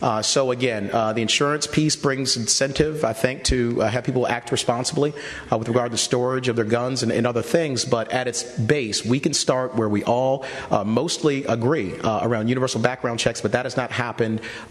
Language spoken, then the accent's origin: English; Washington, District of Columbia, United States; also born or lived in Pittsburgh; I did grow up in Washington, D.C. I was born in Pittsburgh, grew up in D.C.